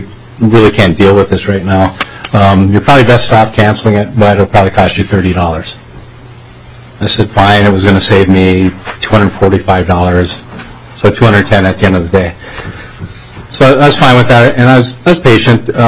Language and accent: English; Lake Elmo, Minnesota, United States; I'm from Lake Elmo near Stillwater.